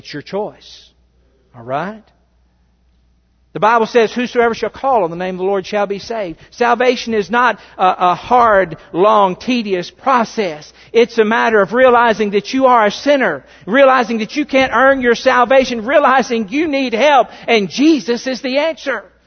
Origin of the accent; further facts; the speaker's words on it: Russellville, Arkansas, United States; Listen, I said my hometown is Russellville, Arkansas, and it is.